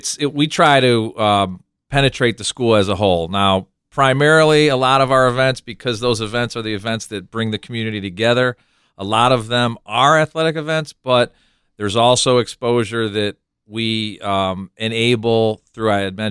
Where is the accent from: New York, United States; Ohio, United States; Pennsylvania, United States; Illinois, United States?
Ohio, United States; I grew up in Ohio, right? And I think we're all Ohioans here.